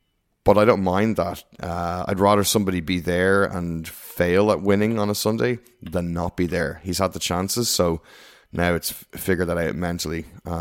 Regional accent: Ireland; I can't say I can't fade Rory because, you know, I'm Irish.

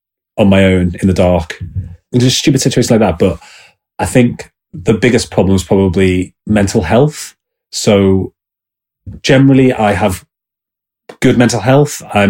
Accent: Liverpool, North West England, United Kingdom; accent: Scouse; So I don't know if you can hear my accent, but I'm actually from Liverpool originally. I can feel myself going a bit more Scouse now that I'm thinking about it. And so growing up in Liverpool, Scousers love to party.

